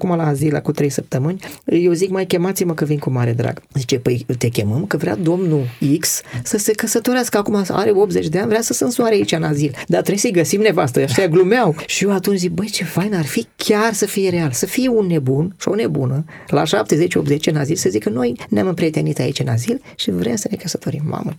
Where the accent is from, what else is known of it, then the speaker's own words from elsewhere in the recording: Piatra Neamț, Neamț County, Romania; accent: Moldovan; now in Constanța, Romania; eu sunt moldovean din Piatra Neamț și acum se simte accentul. Stau eu în Constanța, dar ești jumie-juma. Unii îmi zic, ești moldovean, că te-am prins, ai accent.